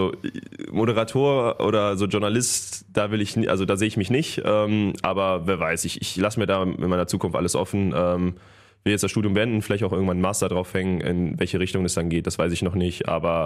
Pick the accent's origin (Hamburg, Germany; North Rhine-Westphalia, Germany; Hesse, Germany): North Rhine-Westphalia, Germany; now in Cologne, Germany; durch meine Heimat, hier auch aus dem Bergischen Land und okay, wenn ich jetzt gerade auch in Köln wohne